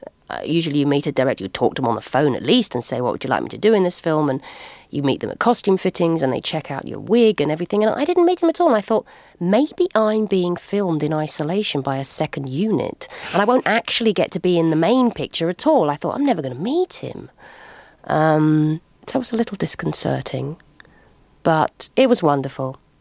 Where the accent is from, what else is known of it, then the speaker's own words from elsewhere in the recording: United Kingdom; now in California, United States; hello, I'm British and I live in California right now.